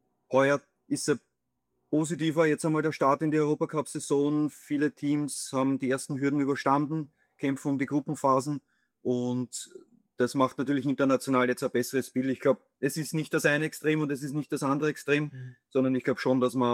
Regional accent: Vienna, Austria; Ja, ich bin halt in Wien aufgewachsen.

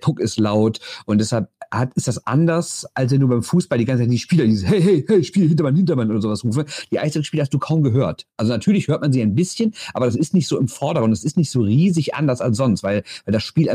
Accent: Düsseldorf, North Rhine-Westphalia, Germany; Ich muss ja jetzt das Klischee des arroganten Düsseldorfers bedienen, oder?

